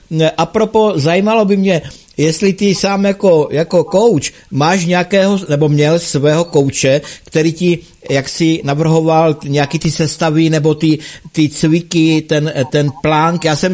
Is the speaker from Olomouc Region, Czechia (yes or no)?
yes; Mostkovice, Olomouc Region, Czechia; já jsem rodák z Mostkovic, jo? Je to ta Drahanská vrchovina tam, takže Plunovská přehrada.